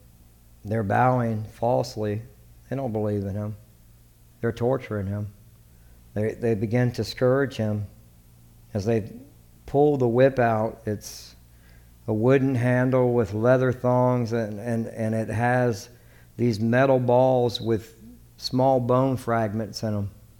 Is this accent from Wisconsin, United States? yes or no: no; Texas, United States; We're from Texas. We all eat country fried steak.